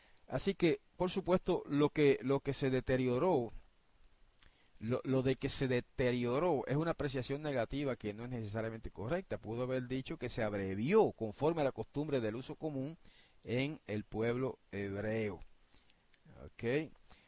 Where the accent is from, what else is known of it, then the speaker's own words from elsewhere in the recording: Guayama, Puerto Rico; En Guayama, también mi pueblo, había un chofer de carro público